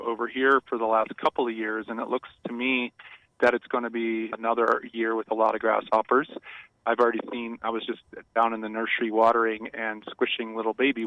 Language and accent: English; Connecticut, United States; I grew up in Connecticut and then I went to college in Maryland.